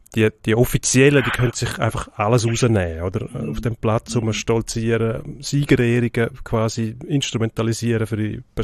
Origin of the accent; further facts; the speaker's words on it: Argentina; Ja, wir als Argentinier hängen natürlich der Triumph und die Freude und Vorfreude.